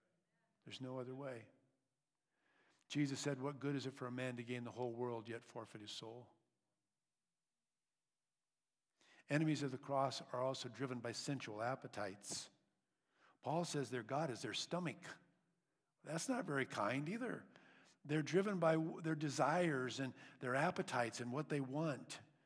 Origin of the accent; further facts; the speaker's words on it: United States; born there; Just like I am an American citizen because I was born in America.